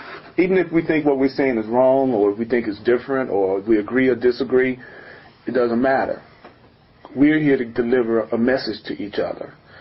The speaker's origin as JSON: {"language": "English", "region": "the South", "country": "United States", "tie": "born or raised there", "said": "And so, you know, growing up in the South, a nigga was such a charged word."}